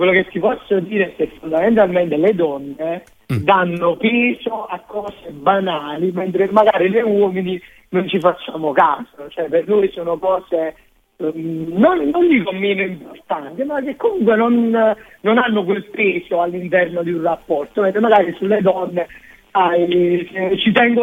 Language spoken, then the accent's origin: Italian; Castellammare di Stabia, Campania, Italy; Noi siamo di Castellammare di Stabia.